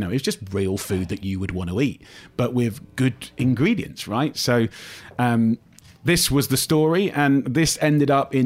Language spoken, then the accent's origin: English; United Kingdom; it wasn't just about me being British, it was about me being from the outside.